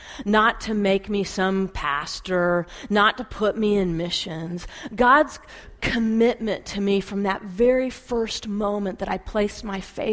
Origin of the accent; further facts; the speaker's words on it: California, United States; When I became a Christian at the age of 17 at a little camp here in Southern California, I grew up in Southern California, a little camp called Forest Home